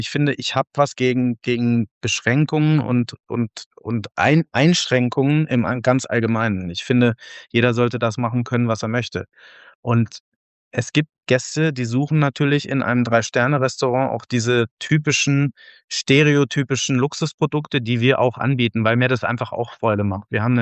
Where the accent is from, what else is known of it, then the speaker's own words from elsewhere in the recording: Braunschweig, Lower Saxony, Germany; Braunschweiger Mumme ist so eine Bierspezialität aus meiner Heimat, aus Braunschweig.